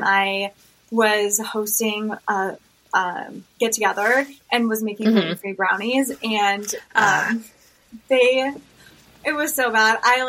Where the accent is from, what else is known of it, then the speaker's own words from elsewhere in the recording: Orange, California, United States; I'm from California, actually.